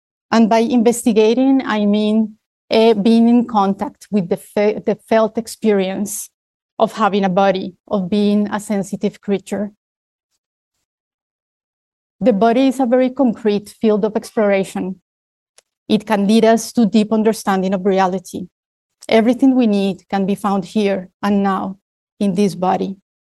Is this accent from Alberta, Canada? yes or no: no; Montreal, Quebec, Canada; I come from Montreal, Quebec, Canada